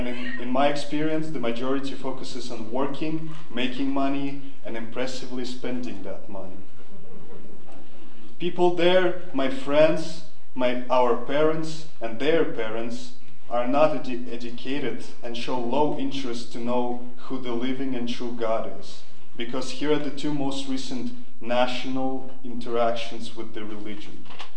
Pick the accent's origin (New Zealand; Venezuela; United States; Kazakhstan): Kazakhstan; also born or lived in Minsk, Belarus; I was born in Minsk, Belarus, but then I grew up in Kazakhstan, and shortly after baptized into the Roman Catholic Church, which is popular in that region.